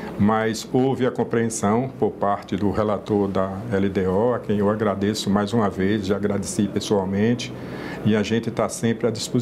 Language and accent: Portuguese; Sergipe, Brazil; eu tive a honra de ser presidente de uma federação do comércio lá do meu estado de Sergipe.